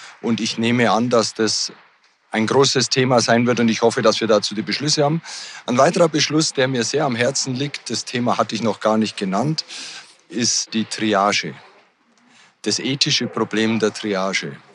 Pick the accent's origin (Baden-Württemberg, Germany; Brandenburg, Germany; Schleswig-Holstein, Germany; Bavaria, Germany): Bavaria, Germany; Ich komme ja aus Bayern